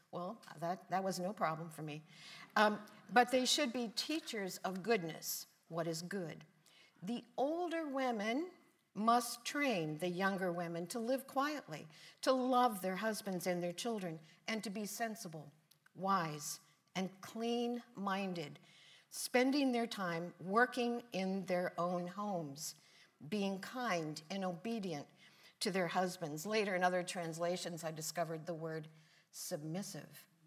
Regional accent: Holland, Michigan, United States; Growing up in Holland, Michigan, at that time a predominantly Dutch immigrant community, I spent summers at my grandparents

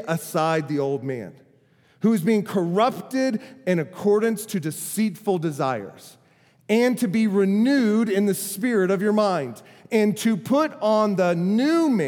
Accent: Florida, United States; I'm like, I'm from Florida. We got mud. We got water.

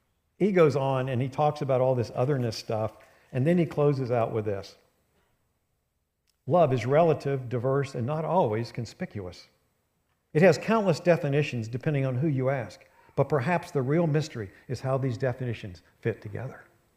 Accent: West Virginia, United States; And I'm I'm from West Virginia.

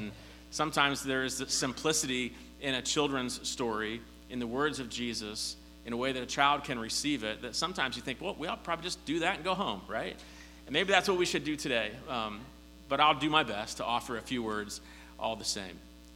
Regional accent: Pittsburgh, Pennsylvania, United States; but I'm from Pittsburgh, a little bit closer to the city there, just north.

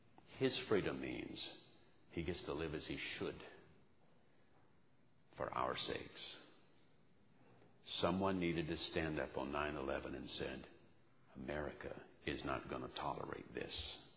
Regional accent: United States; I am an American. I expect to die red, white, and blue.

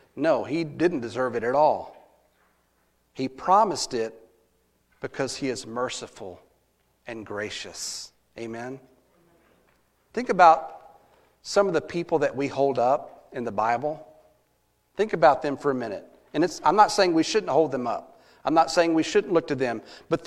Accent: Texas, United States; as we say in Texas, I'm as lost as a baseball in high grass.

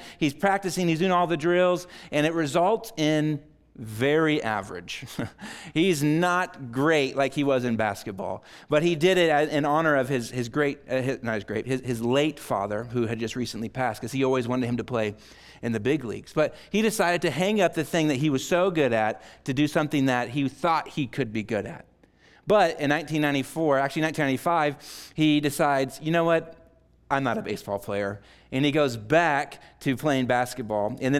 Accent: Oklahoma, United States; I was born and raised in Oklahoma

